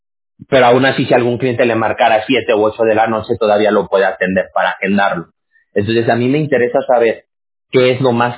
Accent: Mexico City, Mexico; also born or lived in Aguascalientes; now in California, United States; yo nací en la Ciudad de México. Después me fui a vivir como 10 años a Aguascalientes, y yo ya tengo 20 años, radicando aquí en California. Pero yo me crié en México, o sea, mis primeros 12, 13 años de vida fueron en México.

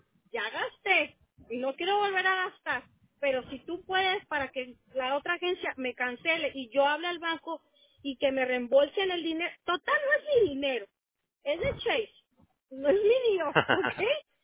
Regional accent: Córdoba, Veracruz, Mexico; Soy de Córdoba, Veracruz.

